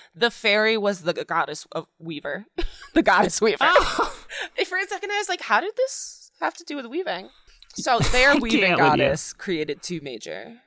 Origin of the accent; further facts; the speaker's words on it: Singapore; I'm not from China. I'm from Singapore, yes, which is not China.